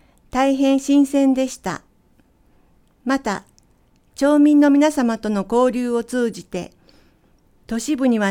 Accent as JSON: {"language": "Japanese", "town": "Nagoya", "region": "Aichi", "country": "Japan", "tie": "born there", "also_born_or_lived": "Tokyo", "said": "名古屋で生まれ、今まで東京をはじめ海外など様々な場所で生活し"}